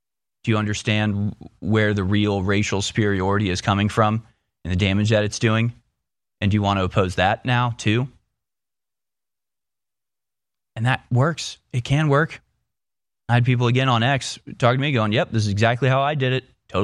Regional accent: United States; yeah, I'm an American.

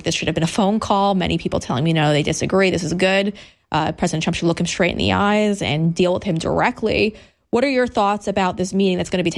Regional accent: New York City, New York, United States; when we see our former city, I mean, I'm a New Yorker, get taken over

